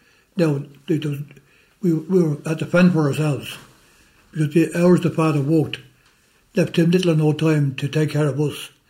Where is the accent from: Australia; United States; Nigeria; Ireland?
Ireland; Lucan, Leinster; born there; Initially, I was born in Lucan.